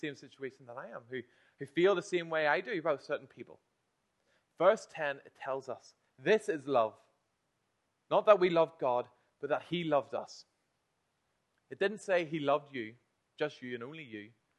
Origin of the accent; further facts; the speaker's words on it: Northern Ireland, United Kingdom; Especially as Northern Irish people, we seem to be hardened to the word affection.